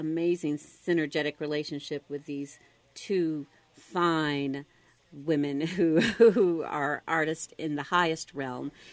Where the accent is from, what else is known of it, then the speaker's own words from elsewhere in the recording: Kansas City, Missouri, United States; also born or lived in New York; And I grew up here in Kansas City, but most of my adult life was spent in New York. But I've been back here going on 5 years